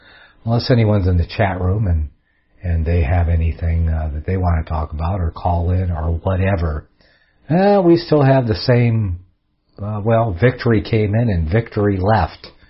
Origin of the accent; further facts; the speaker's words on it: Michigan, United States; I'm from Michigan, so I know what the weather's like over there in Wisconsin. Kind of the same in Michigan.